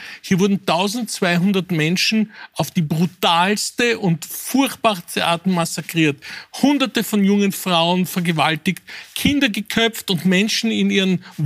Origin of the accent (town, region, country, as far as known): Austria